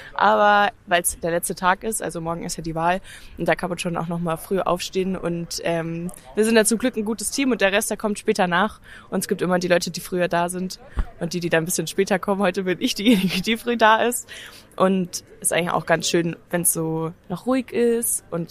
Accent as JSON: {"language": "German", "town": "Pfaffenhofen", "region": "Bavaria", "country": "Germany", "said": "ich bin 20 Jahre alt und ich komme aus Pfaffenhofen"}